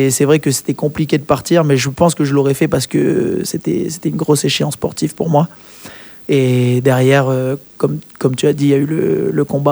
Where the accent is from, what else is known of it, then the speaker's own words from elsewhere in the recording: New Caledonia; On est de Calédonie, on n'a rien à envier aux autres.